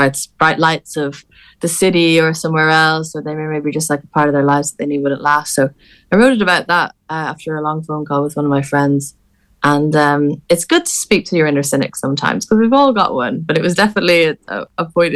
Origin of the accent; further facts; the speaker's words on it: west of Ireland, Ireland; now in Manchester, United Kingdom; I'm obviously from West of Ireland.